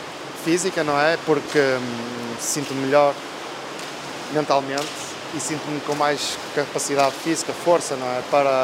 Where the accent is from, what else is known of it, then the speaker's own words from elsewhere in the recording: Porto, Portugal; tenho 39 anos e sou natural do Porto.